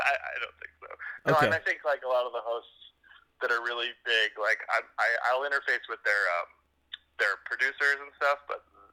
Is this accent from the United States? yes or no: yes; Cape Cod, Massachusetts, United States; now in New York City, United States; Marked that I've lived half my life in New York City. But the first half of my life I grew up on Cape Cod in Massachusetts.